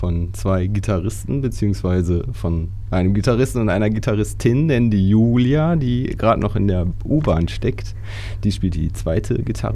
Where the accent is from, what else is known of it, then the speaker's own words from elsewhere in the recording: North Rhine-Westphalia, Germany; wir kommen aus der Gegend zwischen Köln und Düsseldorf. Julia und ich wohnen in Köln und der Rest so in Monheim